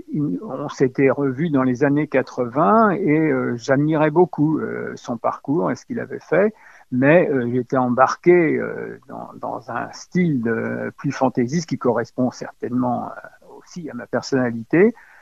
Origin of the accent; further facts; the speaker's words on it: Paris, Île-de-France, France; Donc lui, il venait de Strasbourg, moi je venais de Paris.